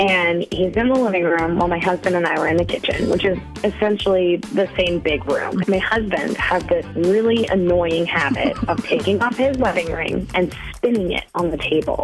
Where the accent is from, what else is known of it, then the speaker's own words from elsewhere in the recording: Middleton, United States; I'm from Middleton.